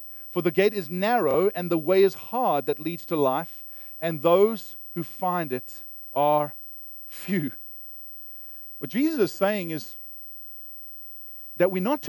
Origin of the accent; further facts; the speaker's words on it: Canada; I was thinking about citizenship as a Canadian.